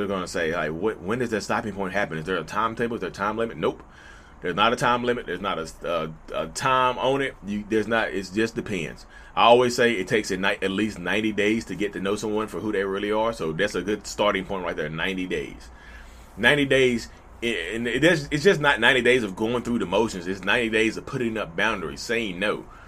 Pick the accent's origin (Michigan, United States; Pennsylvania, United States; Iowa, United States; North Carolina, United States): North Carolina, United States; accent: Southern; I know my accent is Southern, North Carolina slang, y'all.